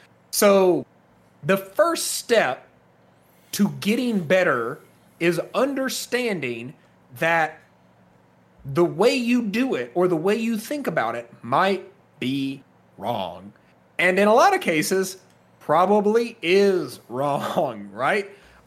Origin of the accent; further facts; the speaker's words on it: the South, United States; I am someone who was born and raised in the South, right?